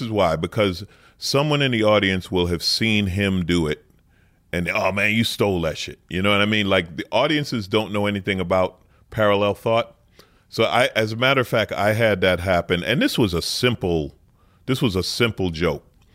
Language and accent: English; Queens, New York, United States; Yeah, I grew up in Queens.